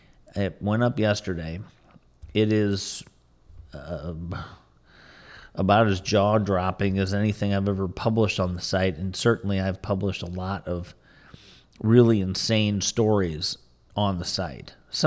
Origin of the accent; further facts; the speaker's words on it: Midwest, United States; growing up in the Midwest in America, where it's, you know, relatively conservative